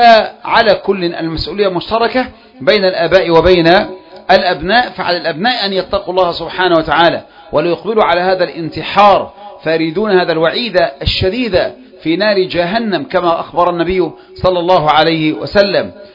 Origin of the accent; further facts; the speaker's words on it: Egypt; عندنا في مصر